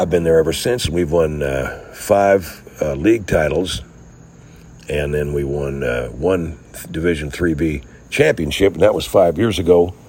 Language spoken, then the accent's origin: English; San Antonio, Texas, United States; moved away as an adult; I come from San Antonio, Texas originally. And I got out of Texas because I didn't much think that highly of Texas. I came to California because I wanted to start my coaching career.